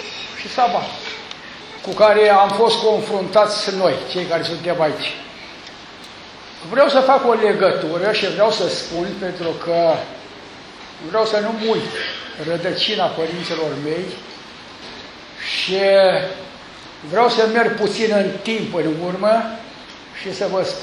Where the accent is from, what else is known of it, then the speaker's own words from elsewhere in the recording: Constanța, Constanța County, Romania; sunt din Constanța, peste câteva luni, îmi vedeți cu 80 de ani.